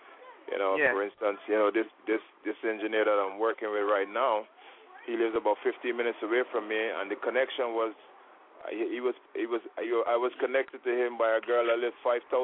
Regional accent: Guyana; now in New York, United States; Yeah, well … I am originally from Guyana, living in New York right now. I've been living in New York for quite some time, as a matter of fact.

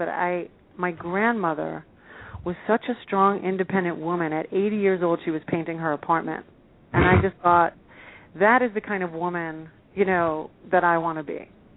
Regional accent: New York, United States; now in Los Angeles, United States; It's interesting because I moved out here from New York. All of my friends here are from New York.

